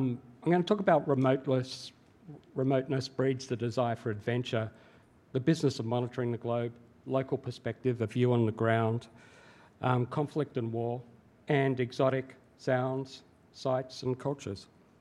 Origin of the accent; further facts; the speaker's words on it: Australia; as a teenager growing up in Australia, I had this sense of being a long way away from the rest of the world.